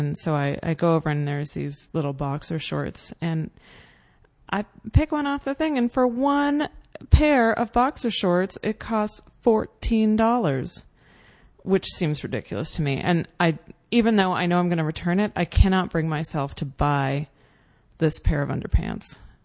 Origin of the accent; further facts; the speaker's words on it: Virginia, United States; Nordstrom existed in Tyson's Corner Mall, the mall near where I grew up in Virginia.